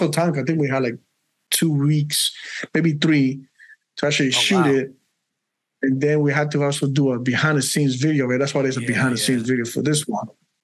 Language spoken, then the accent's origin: English; Colombia; I come from a country where there is violence. I come from Colombia, but it's also because of the violence.